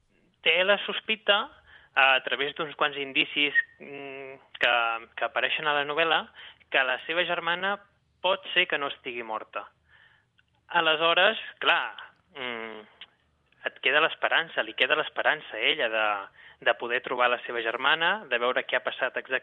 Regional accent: Arbúcies, Catalonia, Spain; born there; Vaig néixer al Montseny, a Arbúcies, on hi ha el castell de Montsoriu al costat.

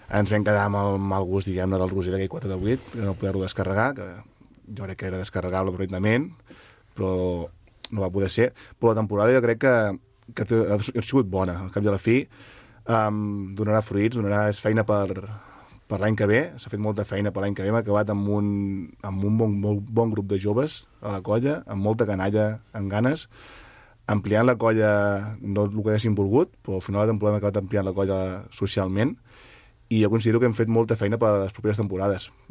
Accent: Vilafranca, Catalonia, Spain; al final som de Vilafranca i tenim aquest ADN especial que ens fa tirar

